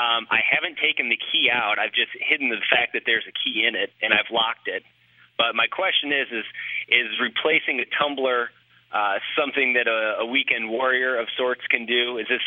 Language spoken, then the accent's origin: English; Auburn, Indiana, United States; also born or lived in Kalamazoo; now in Louisville, United States; I grew up in Auburn, Indiana, and then lived in Kalamazoo, Michigan, and then from Kalamazoo down here to Louisville.